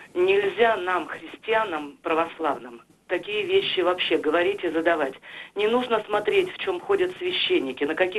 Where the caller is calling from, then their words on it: Chelyabinsk, Chelyabinsk Oblast, Russia; из Челябинска.